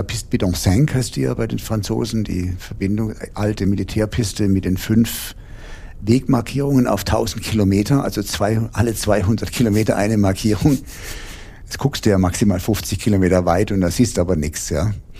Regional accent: Heidelberg, Baden-Württemberg, Germany; bis zurück nach Heidelberg, wo ich herstamme.

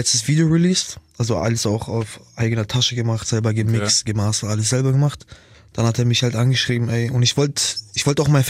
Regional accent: Nuremberg, Bavaria, Germany; Ich komme so aus Nürnberg, Bro.

